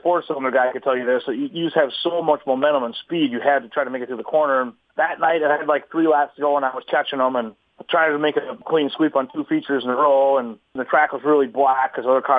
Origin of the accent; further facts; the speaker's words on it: La Crosse, Wisconsin, United States; I just told him, I said, we're from La Crosse.